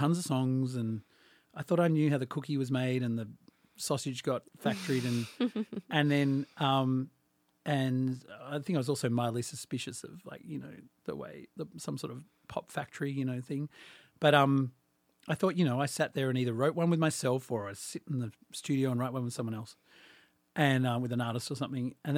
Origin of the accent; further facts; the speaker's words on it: Australia; now in Los Angeles, United States; maybe 20 years ago it was a novelty being Australian